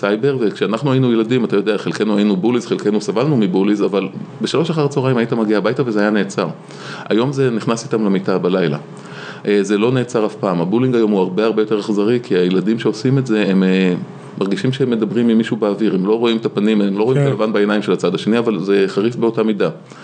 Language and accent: Hebrew; United States; אני אמריקאי גם.